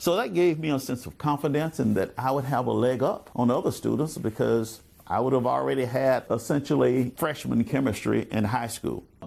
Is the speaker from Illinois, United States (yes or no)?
no; Birmingham, Alabama, United States; growing up in Birmingham, Alabama, in the late 50s and 60s, there were barriers.